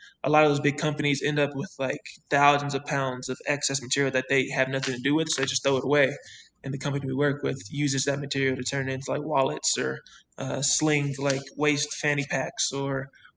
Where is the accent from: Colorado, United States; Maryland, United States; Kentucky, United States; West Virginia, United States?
Colorado, United States; Denver; Because I feel like growing up in Denver, a lot of people, including myself, didn't feel like they had the access to, you know, places they can build.